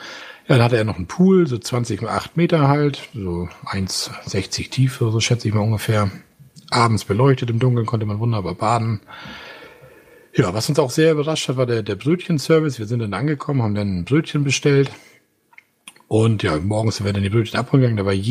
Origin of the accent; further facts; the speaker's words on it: Schleswig-Holstein, Germany; Wir kommen ja hier aus Schleswig-Holstein, wir kennen ja nichts.